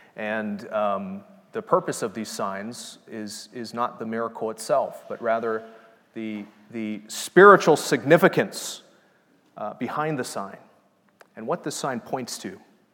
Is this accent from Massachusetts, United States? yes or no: no; Hawaii, United States; moved away as an adult; Knox had mentioned that I grew up in Hawaii, and my wife and I just moved from Hawaii about a year and a half ago